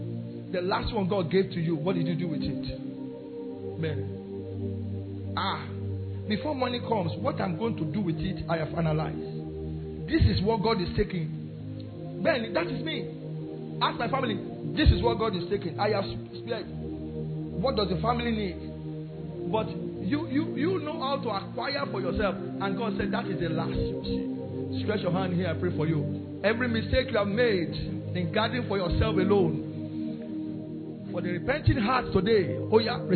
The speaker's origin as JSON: {"language": "English", "region": "Lagos", "country": "Nigeria", "said": "I'm from Lagos to Holland. I was crying in the plane."}